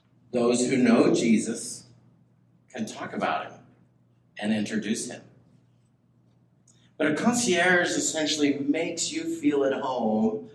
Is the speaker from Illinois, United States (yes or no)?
no; Pasco, Washington, United States; born there; And some of you know that I was born in Pasco, Washington.